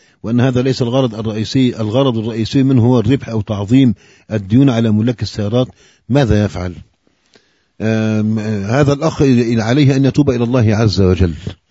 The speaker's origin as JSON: {"language": "Arabic", "country": "Egypt", "said": "الطرقات عندنا في مصر صارت ممتلئة بالسيارات الجديدة"}